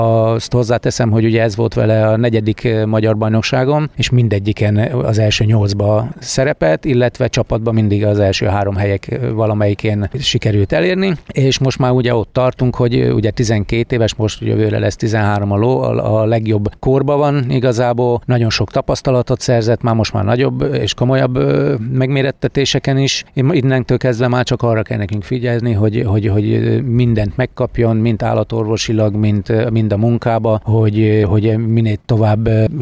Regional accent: Kiskunhalas, Bács-Kiskun, Hungary; én is ízig-véri kiskunhalasi vagyok, én is a város szülötte vagyok, igaz, hogy voltak évek, amikor ugye távol voltam a várostól, de hazatértem.

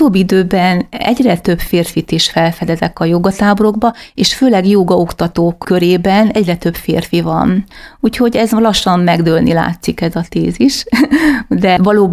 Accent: Great Hungarian Plain, Hungary; hegyes, dombos vidékeket jobban kedvelem, mivel alföldi lány vagyok

